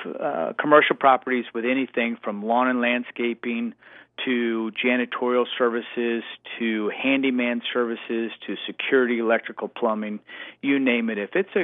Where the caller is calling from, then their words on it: Kansas City, Missouri, United States; Kansas City, Missouri.